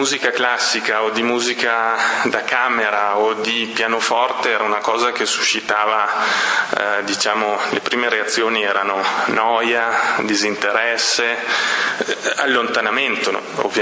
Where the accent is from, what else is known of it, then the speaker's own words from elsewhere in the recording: Parma, Emilia-Romagna, Italy; Io personalmente sono originario di Parma